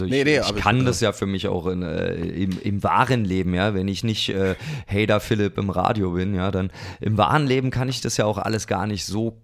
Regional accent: Berlin, Germany; Wie kann man als Berliner ja nicht so Zeug hören? Ja, ich bin halt einfach alt

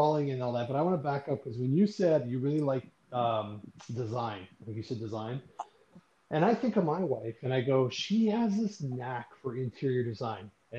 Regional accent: Canada; I also have an expatriate friend who I grew up with here in Canada

